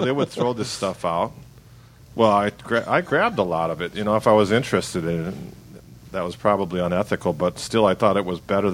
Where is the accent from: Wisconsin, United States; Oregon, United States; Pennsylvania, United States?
Wisconsin, United States; Milwaukee; born or raised there